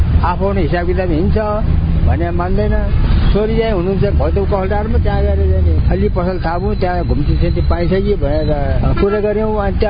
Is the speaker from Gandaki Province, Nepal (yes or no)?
no; Kakani, Bagmati, Nepal; नुवाकोट जिल्ला ककनी गाउँपालिका ward number 7।